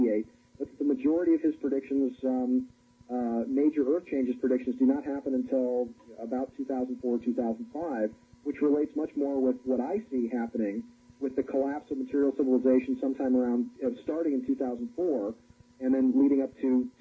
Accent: Atherton, California, United States; Yeah, that's where I'm from, is Northern California, from Atherton.

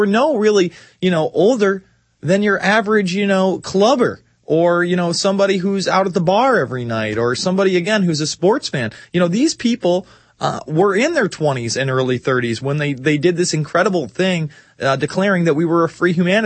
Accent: New York, United States; I'm a New Yorker, in my own state

